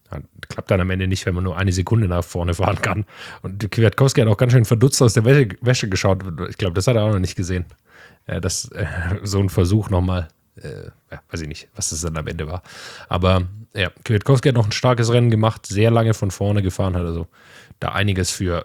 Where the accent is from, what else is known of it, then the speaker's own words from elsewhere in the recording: Baden-Württemberg, Germany; in der Nähe von meiner Heimat, aus im Schwäbischen.